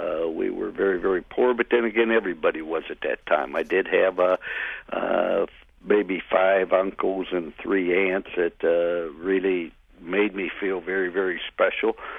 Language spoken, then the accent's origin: English; Follansbee, West Virginia, United States; born there; Well, I was born in Follansbee, West Virginia, many years ago, 1937 to be exact, January the 6th, and I was a Depression baby.